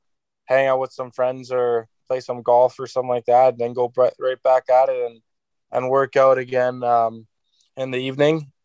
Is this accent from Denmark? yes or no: yes; Aalborg, North Denmark Region, Denmark; It started out by my dad taking me to the pro games in my hometown here. We would go watch the hockey games, and you know, this goalie that played in my hometown